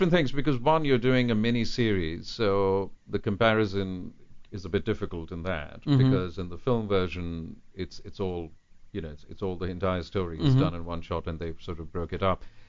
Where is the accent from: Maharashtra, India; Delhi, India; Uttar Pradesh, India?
Delhi, India; New Delhi; I grew up in India. I was born in New Delhi.